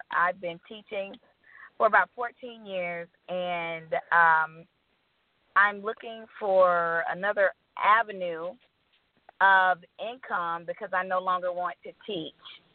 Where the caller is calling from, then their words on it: Georgia, United States; Hi, Tony. … from Georgia.